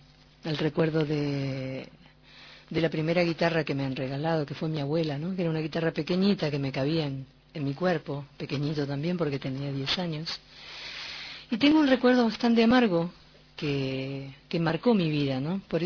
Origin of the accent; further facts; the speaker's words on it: Buenos Aires, Argentina; born there; Nací en Buenos Aires, en la capital federal, en mayo, en el mes de las lluvias en Buenos Aires.